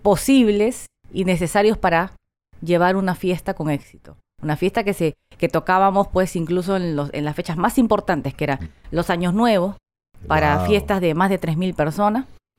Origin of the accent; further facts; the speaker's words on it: Lima, Peru; born there; Yo nací en Lima.